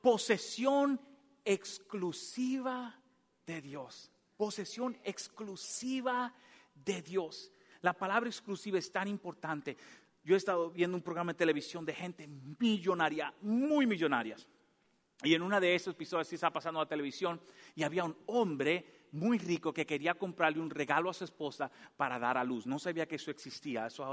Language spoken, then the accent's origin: Spanish; Dominican Republic; Cuando yo era jovencito, en mi país se juega mucho béisbol, en República Dominicana.